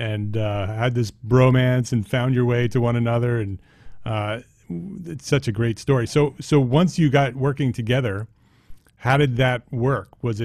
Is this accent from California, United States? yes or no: no; Paramus, New Jersey, United States; I grew up in Paramus.